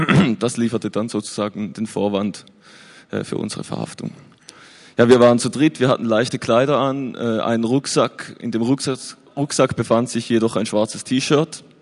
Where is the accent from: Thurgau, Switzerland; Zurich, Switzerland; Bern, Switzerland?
Thurgau, Switzerland; wir kommen alle aus dem Thurgau, also das ist im Nordosten der Schweiz.